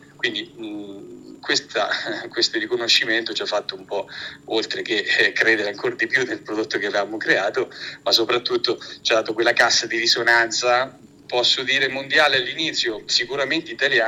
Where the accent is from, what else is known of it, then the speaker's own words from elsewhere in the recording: Marche, Italy; di iNature. Vengo dalle Marche, sono qui nelle Marche, nelle... ridenti Marche